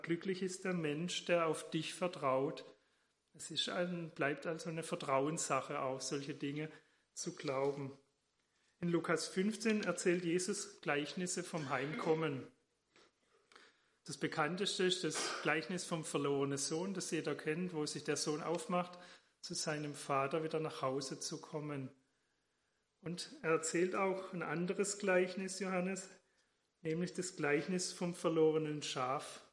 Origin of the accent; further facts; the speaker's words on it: Baden-Württemberg, Germany; und auch hier Schwäbische Alb, oder wo ich groß geworden bin, in den Rand vom Schwarzwald, wo ich und meine Eltern lange lebten.